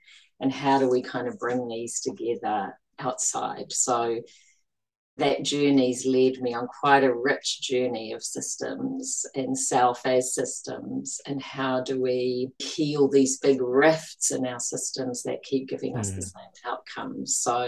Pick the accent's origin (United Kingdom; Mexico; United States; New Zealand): New Zealand; So Waimana is my river where I come from. I grew up in Te Uruwera, Whakapapa, Te Tūhoe